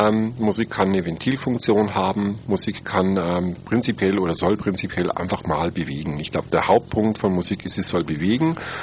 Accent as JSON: {"language": "German", "town": "Murnau", "region": "Bavaria", "country": "Germany", "said": "Ich bin aus Murnau."}